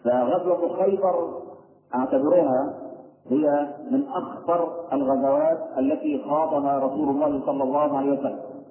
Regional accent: Egypt; لكن إحنا كمصريين معتبرين العيش

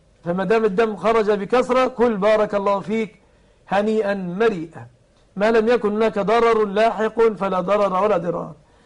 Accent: Egypt; أن يحفظ بلادنا مصر

